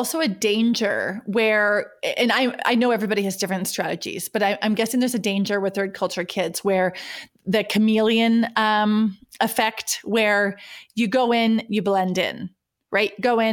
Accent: North Dakota, United States; And I remember getting there and I introduced myself and told them, you know, where I was from North Dakota.

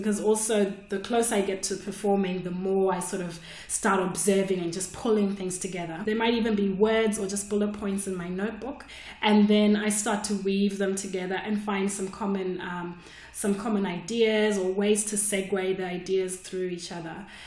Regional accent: Australia; I just emailed the club, hey, I'm from Australia, can I come and do 5 minutes?

